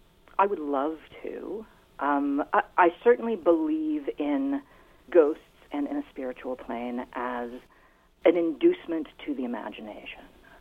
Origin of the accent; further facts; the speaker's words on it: Little Rock, Arkansas, United States; I'll be giving a reading in Little Rock, my hometown, sometime soon.